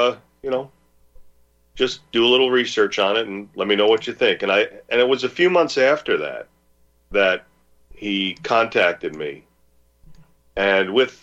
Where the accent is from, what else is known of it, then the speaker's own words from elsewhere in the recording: New Jersey, United States; being born and raised in the Garden State and being close to New York City.